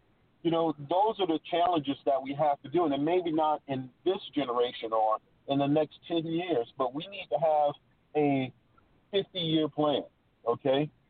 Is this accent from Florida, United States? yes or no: no; New Orleans, Louisiana, United States; now in Houston, United States; I'm originally from New Orleans. I live here in Houston now via Katrina